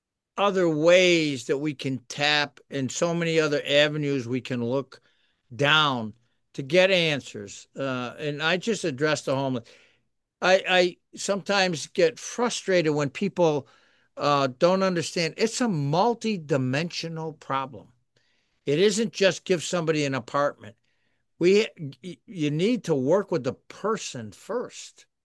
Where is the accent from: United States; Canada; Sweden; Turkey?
United States; Pittsfield, Massachusetts; I grew up in the North End of Pittsfield.